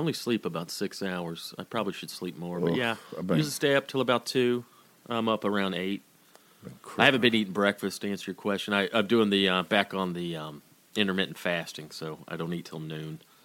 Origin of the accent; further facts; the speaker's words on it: Woodstock, Georgia, United States; I grew up in Woodstock, Georgia, about, I probably lived about 5-6 miles from the Dixie Speedway.